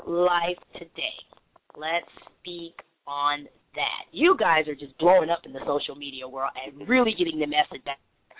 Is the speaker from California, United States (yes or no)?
yes; California, United States; And I don't know, because I'm from California, too, and, you know